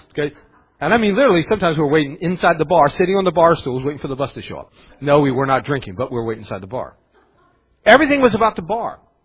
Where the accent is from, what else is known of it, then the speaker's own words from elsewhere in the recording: Maidsville, West Virginia, United States; I grew up, the way I grew up in Maidsville, the armpit of the world there, where I grew up in Maidsville